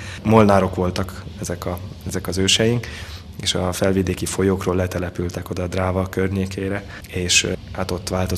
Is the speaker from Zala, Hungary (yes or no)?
yes; Nagykanizsa, Zala, Hungary; én Nagykanizsán nőttem föl. Most nem is olyan régen a noviciátusban, amikor voltam, akkor derült ki, hogy egy Vesztesze bányai, tehát hogy felvidéki családnak a sarjai vagyunk mindannyian.